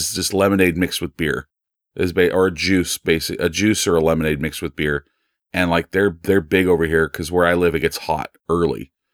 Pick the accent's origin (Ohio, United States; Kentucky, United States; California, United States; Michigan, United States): California, United States; This is going to totally out me as a Californian.